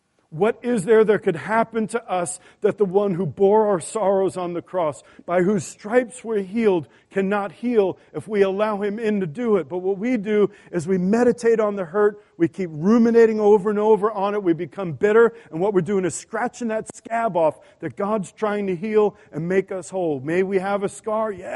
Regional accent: New York, United States; I'm a people watcher. I'm from New York. I'm a people watcher.

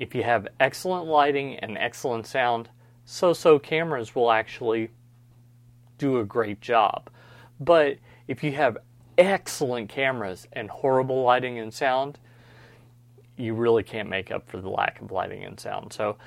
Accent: Louisville, Kentucky, United States; now in Lexington, United States; Now, I grew up in the east end of Louisville, and my sister actually is still the children's pastor at the church I grew up in, Westport Road Baptist C

